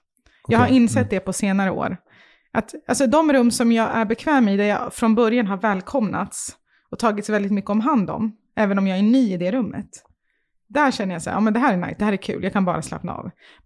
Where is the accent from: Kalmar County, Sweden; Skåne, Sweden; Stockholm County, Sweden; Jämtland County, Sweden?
Stockholm County, Sweden; Stockholm; born or raised there